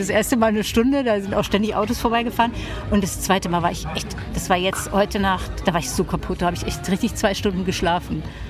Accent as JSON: {"language": "German", "region": "North Rhine-Westphalia", "country": "Germany", "said": "ich komme aus dem Ruhrgebiet"}